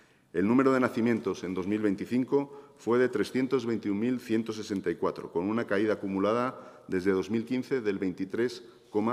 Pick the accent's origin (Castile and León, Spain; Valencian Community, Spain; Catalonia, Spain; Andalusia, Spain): Castile and León, Spain; León; born there; also born or lived in Mexico; Nací en León, por empeño de mi madre. Ella y mi padre llevaban años instalados en México, a donde habían viajado en busca de oportunidades que aquí no encontraban. A los 2 meses me instalé en aquel país con ellos y con mi hermano. Regresamos todos cuando yo tenía 9 años.